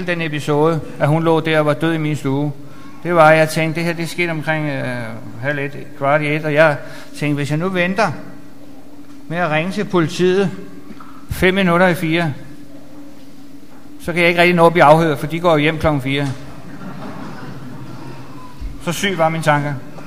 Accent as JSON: {"language": "Danish", "town": "Copenhagen", "region": "Capital Region of Denmark", "country": "Denmark", "tie": "born or raised there", "said": "Jeg er opvokset her i København. Claus sagde godt nok, jeg er fra Aarhus, men jeg tror ikke, jeg kan lyve fra, at jeg er født i København."}